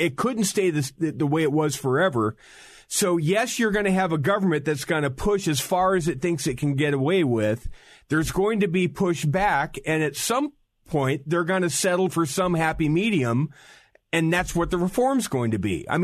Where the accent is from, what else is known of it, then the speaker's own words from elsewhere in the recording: United States; So, you know, I'm an American.